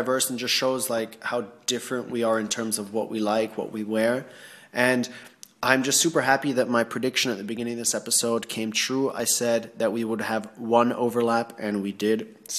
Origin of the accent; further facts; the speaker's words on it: Thailand; which I wore Climacool all the time growing up in Thailand, where it was like 36, 37 degrees Celsius every single day.